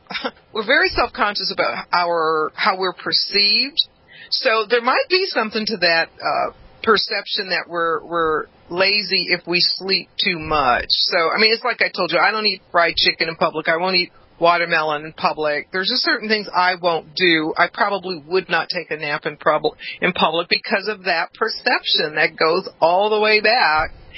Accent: Los Angeles, California, United States; When I grew up, I grew up in South Central, it was two parents, went to church, lawns were manicured, the whole bit.

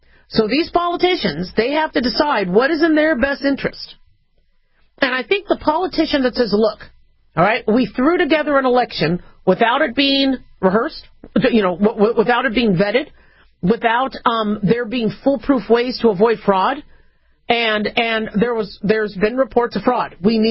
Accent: United States; I mean, you know, I'm an American.

